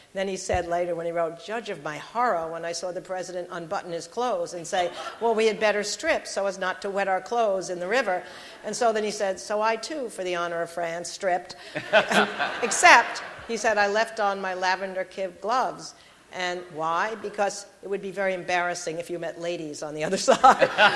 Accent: Long Island, New York, United States; And also when I was a little girl, I grew up in Long Island, and my parents took me to Sagamore Hill.

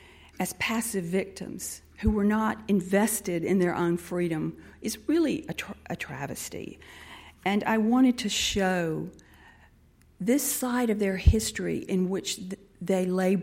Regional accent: the South, United States; During my childhood, in the 50s and 60s, growing up in the South, I witnessed a lot of things, as I imagine some of you did, a lot of injustices and huge racial divides.

